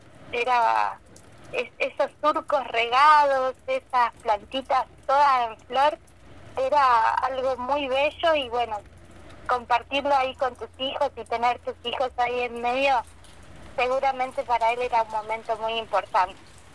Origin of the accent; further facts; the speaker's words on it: Picún Leufú, Neuquén, Argentina; Yo soy nacida en Picún Laufú, nací en este pueblito que está a 60 kilómetros de Cutralcó, a 100 de Piedra del Águila.